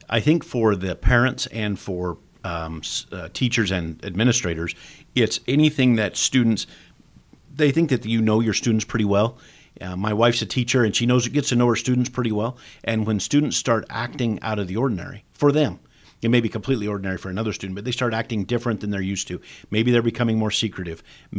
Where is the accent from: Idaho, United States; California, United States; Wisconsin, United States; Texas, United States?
Idaho, United States; Glenns Ferry; I grew up in Glens Ferry.